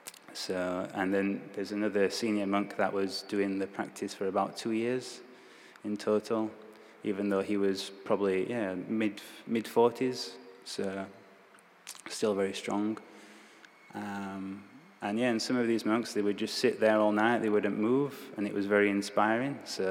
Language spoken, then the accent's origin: English; England, United Kingdom; now in Thailand; I'm originally from England, the weather usually, apart from the summer, is pretty cold.